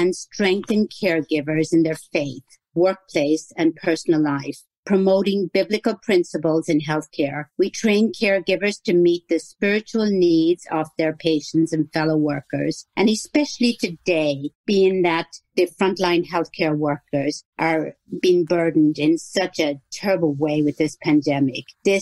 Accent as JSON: {"language": "English", "country": "Ireland", "said": "I'm originally from Ireland."}